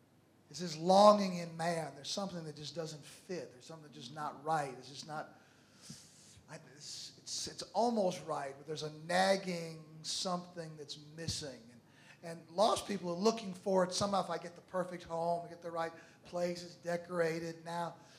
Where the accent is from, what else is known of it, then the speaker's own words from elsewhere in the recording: St. Louis, Missouri, United States; I grew up in St. Louis, and St. Louis had a big Italian population. There's a place in St. Louis called The Hill where all the Italians live.